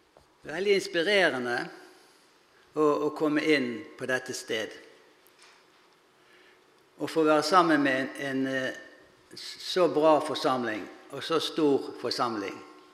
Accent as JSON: {"language": "Norwegian", "town": "Bergen", "region": "Vestland", "country": "Norway", "said": "Jeg innrømmer gjerne det at jeg er ekte bergenser. Det betyr blant annet at jeg har vært buekorpsgutt i noe som heter Dreggens buekorps."}